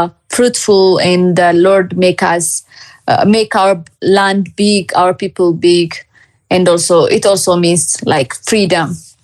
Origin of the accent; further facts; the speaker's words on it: Ethiopia; am a media literacy and fact-checking consultant in Ethiopia. I'm from Ethiopia as well.